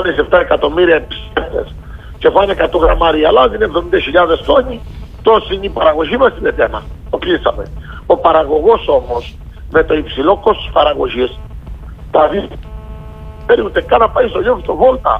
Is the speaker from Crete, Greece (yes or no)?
yes; Crete, Greece; Πάμε τώρα στο κομμάτι Κρήτη, το νησί μου.